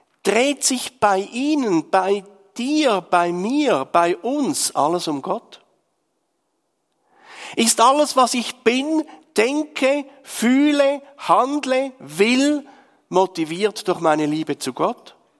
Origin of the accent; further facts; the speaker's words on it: Switzerland; now in Austria; gab und wo das Telefonieren von Österreich in die Schweiz unendlich teuer war.